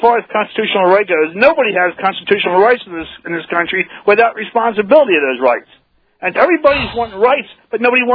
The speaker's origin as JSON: {"language": "English", "region": "New Jersey", "country": "United States", "tie": "born or raised there", "said": "I lived back in Jersey I grew up back in New Jersey."}